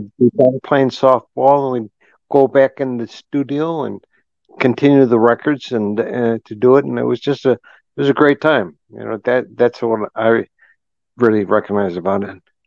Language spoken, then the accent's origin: English; Chicago, Illinois, United States; Young age, I was in Chicago. Chicago is my home, and I love Chicago more than anything.